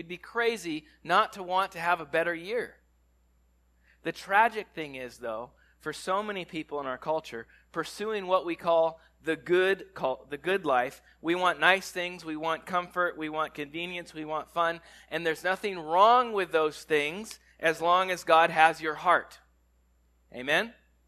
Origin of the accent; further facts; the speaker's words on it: California, United States; I grew up in California since I was a wee little lad, and I went to Minor Bay Academy, and then I made my way to Tennessee.